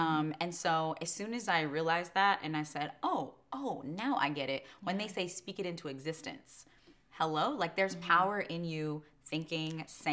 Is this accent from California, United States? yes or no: yes; Palmdale, California, United States; I'm from Palmdale, California. I'm 5'3", daughter of immigrants, like first generation